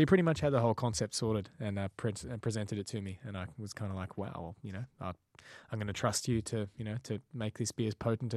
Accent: Melbourne, Victoria, Australia; also born or lived in Belgium; I grew up in Australia mostly. My folks went to Australia when I was 2 years old from Belgium, and so I've grown up in the suburbs of Melbourne, Australia, and really an Aussie kid mainly

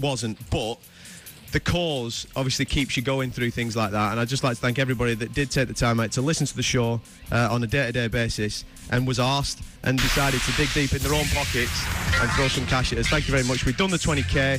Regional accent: Blackburn, North West England, United Kingdom; Growing up in Blackburn, that's what I had to grow up eating. You know what I mean? We were poor where I came from, pal.

